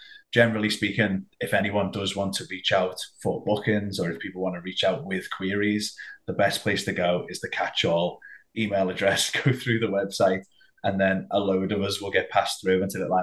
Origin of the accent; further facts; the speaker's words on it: Liverpool, North West England, United Kingdom; It's our first time back in Liverpool in over 5 years. So I'm excited to be in my hometown, but also to be going to my hometown as part of a show this exciting.